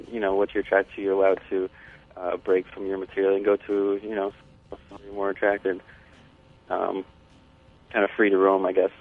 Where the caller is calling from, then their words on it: New Paltz, New York, United States; From New Paltz, New York.